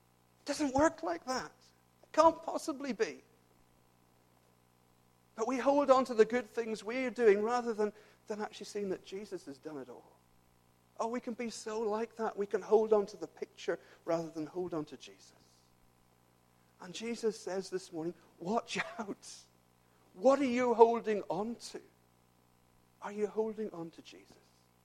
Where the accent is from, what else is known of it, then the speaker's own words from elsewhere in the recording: Leeds, Yorkshire and the Humber, United Kingdom; born there; I was born in Leeds, by the way, despite my accent.